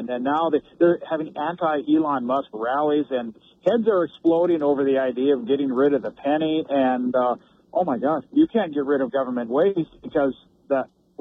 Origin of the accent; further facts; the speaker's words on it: Sydney, Nova Scotia, Canada; I remember a lot of times walking to school growing up in Sydney.